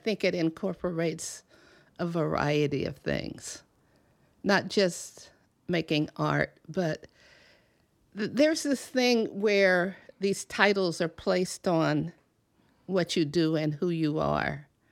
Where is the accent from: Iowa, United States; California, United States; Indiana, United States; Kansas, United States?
California, United States; Or in the San Francisco Bay Area is home to me.